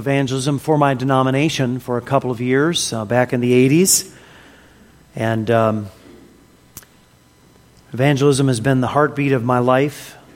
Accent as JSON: {"language": "English", "country": "United States", "said": "As an American, we do have paved roads in the United States."}